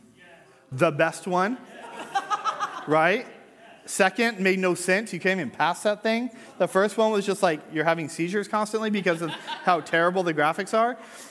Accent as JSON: {"language": "English", "town": "Downey", "region": "California", "country": "United States", "tie": "born or raised there", "said": "All right, I grew up in Downey. I had to walk through that place every day to get home from school."}